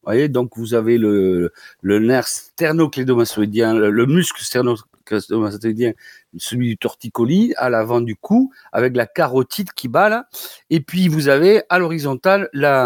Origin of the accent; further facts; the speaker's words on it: Toulouse, Occitanie, France; accent: Toulouse